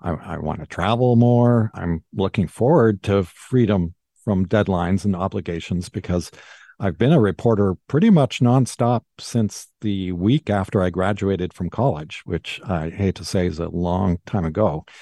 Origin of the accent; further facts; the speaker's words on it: Seattle, Washington, United States; also born or lived in Minnesota; I'm from Seattle, but I went to Carleton College in Minnesota